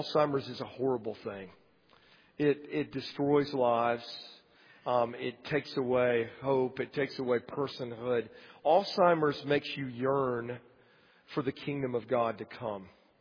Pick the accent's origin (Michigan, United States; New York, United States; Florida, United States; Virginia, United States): Florida, United States; Lakeland; I'm from Lakeland, Florida, and so therefore I am a lifetime Tigers fan.